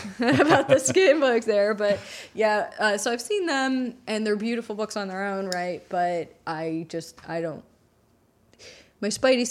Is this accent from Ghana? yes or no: no; Pennsylvania, United States; we grew up in Pennsylvania, right?